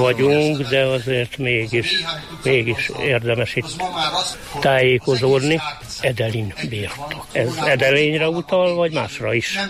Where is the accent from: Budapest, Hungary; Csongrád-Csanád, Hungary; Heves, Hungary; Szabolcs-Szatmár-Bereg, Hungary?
Szabolcs-Szatmár-Bereg, Hungary; Otthon Szabolcsban állunk, az almabor az folyamatosan